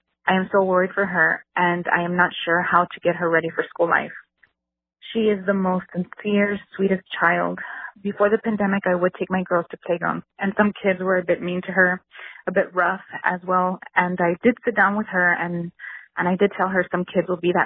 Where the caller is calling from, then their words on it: Texas, United States; Hi, guys. … from Texas.